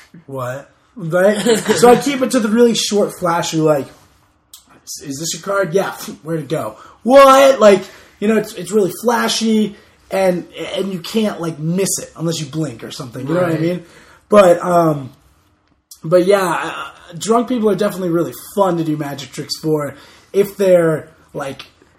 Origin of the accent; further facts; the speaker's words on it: Virginia Beach, Virginia, United States; I would go down to the ocean front because I'm from Virginia Beach.